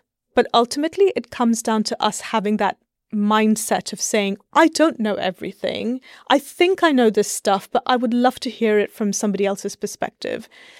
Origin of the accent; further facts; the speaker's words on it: India; I had also spent quite formative years growing up in India, a different part of the country